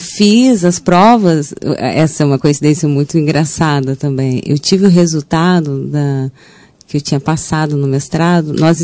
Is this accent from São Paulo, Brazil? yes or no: no; Poços de Caldas, Minas Gerais, Brazil; now in Rio de Janeiro, Brazil; Na verdade, eu sou mineira, né? Vim para o Rio, eu sou de Poços de Caldas. Vim para o Rio estudar teatro, me formei na escola Martins Pena.